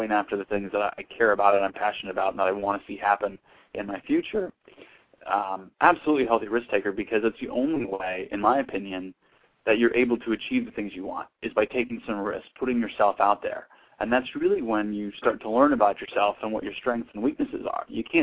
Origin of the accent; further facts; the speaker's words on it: Mason City, Iowa, United States; I grew up in Mason City, Iowa, which is, if you're listening around the world, is in the central part of the United States. It's farm country